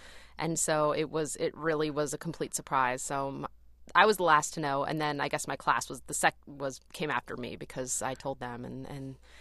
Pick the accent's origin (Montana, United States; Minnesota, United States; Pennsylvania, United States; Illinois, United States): Pennsylvania, United States; Philadelphia; But basically, I was born and raised in West Philly, which is a combination of a lot of hippies. My parents frequented a commune there.